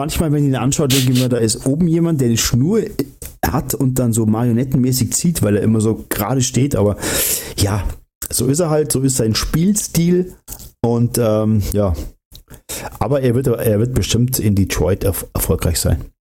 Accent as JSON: {"language": "German", "region": "Bavaria", "country": "Germany", "tie": "born there", "said": "ich bin ja gebürtiger Allgäuer, wo ich echt super stolz drauf bin."}